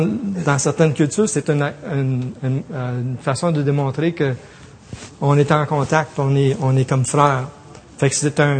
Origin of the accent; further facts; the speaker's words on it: Ontario, Canada; je pense que je viens d'une culture plutôt anglaise. Je suis franco-ontarien, je ne suis pas québécois